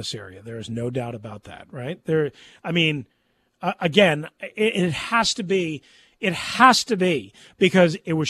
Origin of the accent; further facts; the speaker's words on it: New York, United States; That's what it seemed like as a kid, young man, growing up on Long Island, learning football, watching football